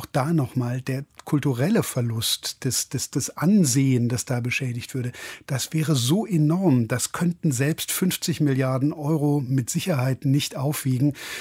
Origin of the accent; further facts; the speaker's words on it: Wuppertal, North Rhine-Westphalia, Germany; born there; ich bin geboren in Wuppertal